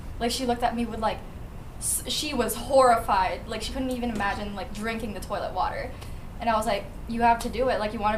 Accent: Philippines; now in United States; I grew up in the Philippines. I didn't grow up here in America, and I was raised by my grandparents.

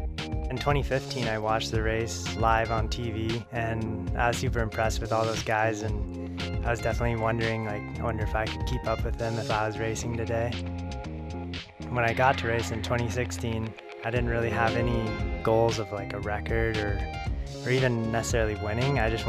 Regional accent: Fairbanks, Alaska, United States; now in Anchorage, United States; I'm from Fairbanks, Alaska. I've been living in Anchorage the past 5 years, and I'm a full-time cross-country skier.

